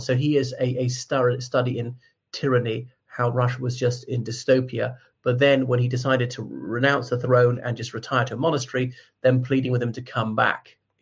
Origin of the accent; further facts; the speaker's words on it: Ireland; from Ireland.